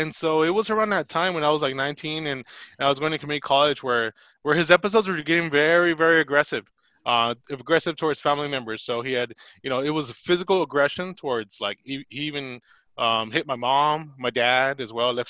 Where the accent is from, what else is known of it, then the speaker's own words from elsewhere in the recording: Watts, California, United States; Well, I'm a Latino, Spanish speaking. My parents are from Mexico. They were born and raised in Zacatecas. They came here with a visa and then they stayed. They didn't go back.